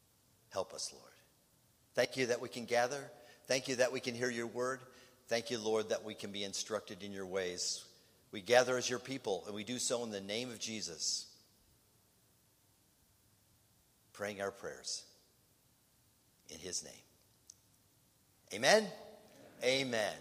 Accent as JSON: {"language": "English", "town": "Minneapolis", "region": "Minnesota", "country": "United States", "tie": "born or raised there", "said": "Now, some of you know that I grew up in Minneapolis, and Minneapolis is a focal point of turmoil and hurt and injustice."}